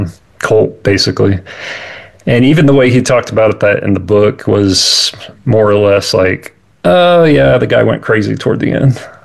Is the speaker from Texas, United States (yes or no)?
yes; Texas, United States; I'm from the Dallas-Fort Worth area of Texas, and I'm an audio engineer.